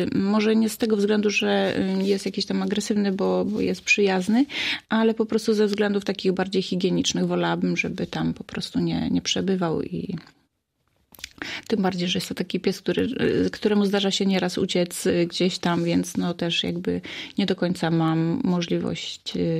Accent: Wałbrzych, Lower Silesian Voivodeship, Poland; Tak, to prawda, pochodzę z miasta, wychowałam się w Wałbrzychu.

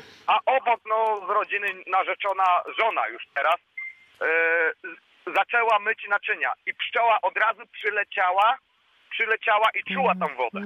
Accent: Sława, Lubusz Voivodeship, Poland; pochodzę ze Sławy.

